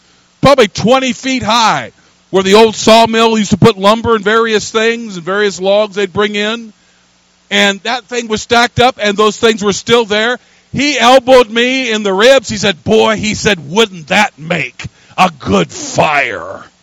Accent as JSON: {"language": "English", "region": "Pacific Northwest", "country": "United States", "said": "I'm from the Pacific Northwest."}